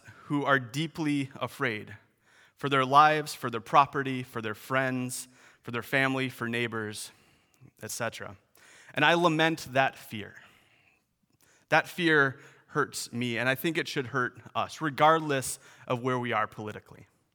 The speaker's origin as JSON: {"language": "English", "country": "United States", "said": "I'm pretty sure everybody here knows that I'm American."}